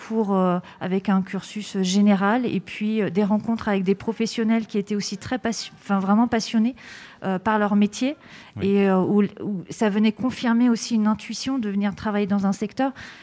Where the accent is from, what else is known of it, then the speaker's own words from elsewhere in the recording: Châteauroux, Centre-Val de Loire, France; born there; Alors j'ai commencé dans ma ville natale à Châteauroux.